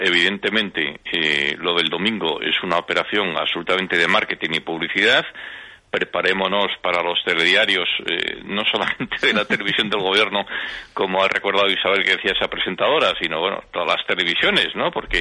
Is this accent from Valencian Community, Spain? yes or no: no; León, Castile and León, Spain; now in Madrid, Spain; no sabría si puedo ir o no a mi tierra, a León